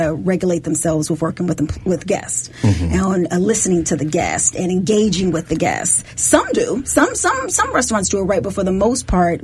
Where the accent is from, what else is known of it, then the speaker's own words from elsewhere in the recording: Chicago, Illinois, United States; I'm originally from Chicago, and when I finished at Florida A&M, FAMU, shout out, D.C. chapter, I decided, and yes, I did.